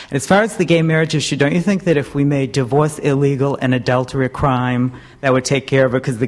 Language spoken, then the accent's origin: English; Portland, Maine, United States; I'm from Portland, Maine.